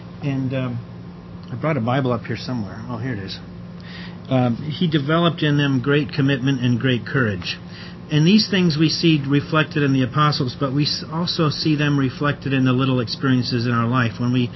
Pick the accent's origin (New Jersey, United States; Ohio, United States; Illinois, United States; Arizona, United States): Ohio, United States; Columbus; Brother Dick was a good example to me growing up in Columbus.